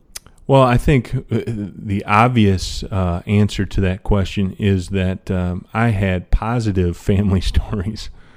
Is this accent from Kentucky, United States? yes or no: no; Zeeland, Michigan, United States; also born or lived in Evansville; and then I was born in Evansville, and then 3 months into my life, they moved back to Zeeland